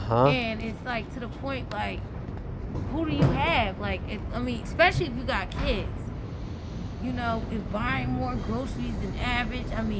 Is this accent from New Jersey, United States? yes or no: yes; New Jersey, United States; also born or lived in Florida; I was living in Florida for like 2 years, and things didn't work out, and now I'm came Bridges, but I'm from North New Jersey.